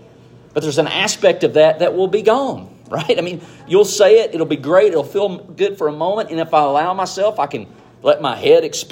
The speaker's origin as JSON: {"language": "English", "town": "Fayetteville", "region": "Tennessee", "country": "United States", "said": "anywhere I go and I say I'm from Fayetteville, Tennessee"}